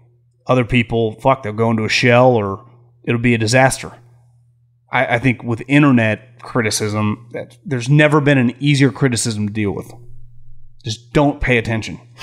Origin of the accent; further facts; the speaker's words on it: Lincoln, California, United States; I'm from NorCal, myself in Lincoln, California.